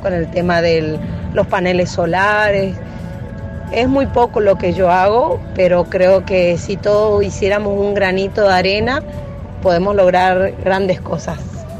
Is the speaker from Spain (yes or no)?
no; Formosa, Argentina; soy de Formosa y la verdad con el tema del calentamiento global